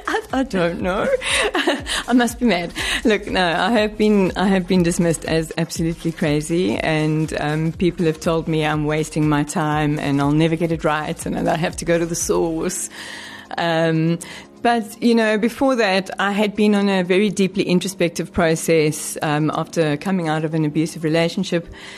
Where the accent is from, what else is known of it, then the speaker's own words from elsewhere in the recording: Irene, Gauteng, South Africa; I grew up in Irene, so I played in the Hennops River.